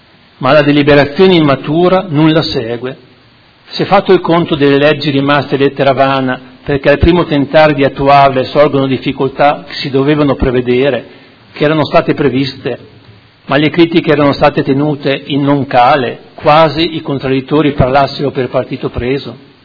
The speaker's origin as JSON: {"language": "Italian", "town": "Modena", "region": "Emilia-Romagna", "country": "Italy", "said": "Da modenese in modenese la traduco così."}